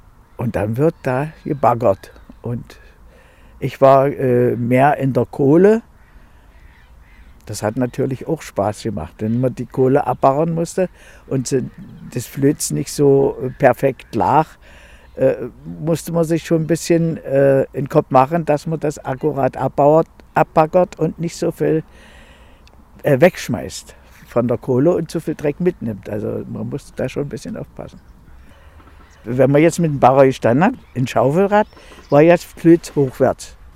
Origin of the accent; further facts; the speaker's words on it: Jüdenberg, Saxony-Anhalt, Germany; Ich bin 70 Jahre alt. Ich komme aus Jüdenberg